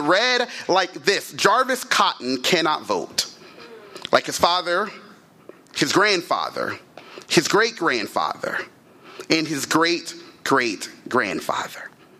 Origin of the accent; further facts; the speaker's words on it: Baton Rouge, Louisiana, United States; See, I'm from Baton Rouge, Louisiana. And every day growing up, I would watch the news with my parents